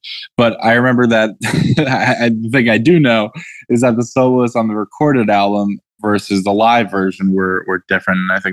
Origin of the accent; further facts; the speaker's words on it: Manhattan, New York, United States; You know, I grew up in Manhattan.